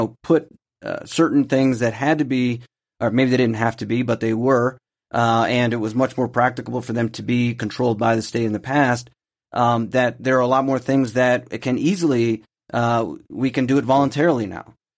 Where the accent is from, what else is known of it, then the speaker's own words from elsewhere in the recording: United States; I mean, we're both from the United States, and I like the United States